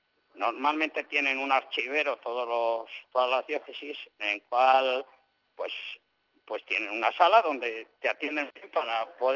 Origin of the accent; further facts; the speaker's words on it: San Cebrián de Castro, Castile and León, Spain; En realidad, yo soy de San Cebrián de Castro. Fontanillas y San Cebrián es el mismo ayuntamiento.